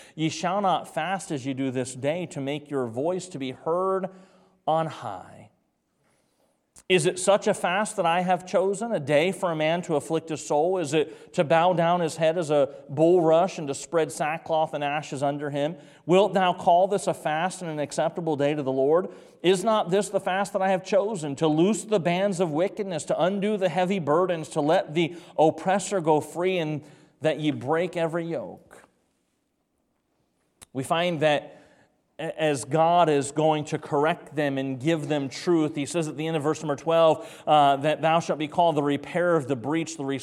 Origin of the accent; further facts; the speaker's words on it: North Carolina, United States; I'm 45 years old, but when I grew up in North Carolina, there were no sports on Sunday as young people that you could participate in.